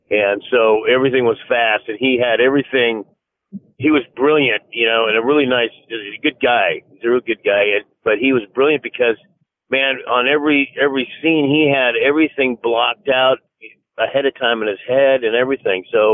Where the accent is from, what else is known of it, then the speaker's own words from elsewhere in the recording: Hollywood, California, United States; but I grew up in Hollywood and saw what it was like